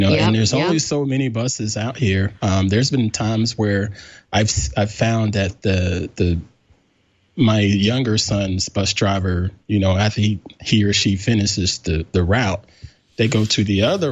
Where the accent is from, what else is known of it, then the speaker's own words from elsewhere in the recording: South Carolina, United States; now in Charlotte, United States; I grew up in South Carolina, but right now I live right outside of Charlotte.